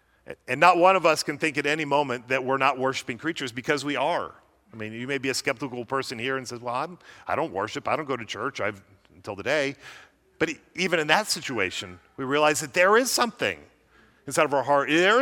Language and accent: English; United States; As an American, a little bit foreboding to see